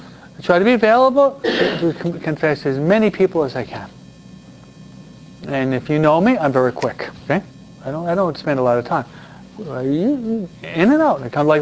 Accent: New York, United States; I'm a New Yorker, so I move at a quick pace in almost everything, no?

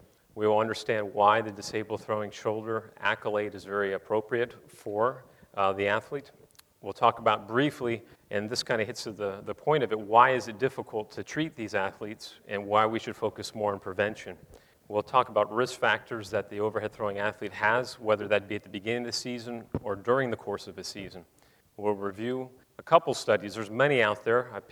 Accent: Florida, United States; I grew up in Florida playing baseball.

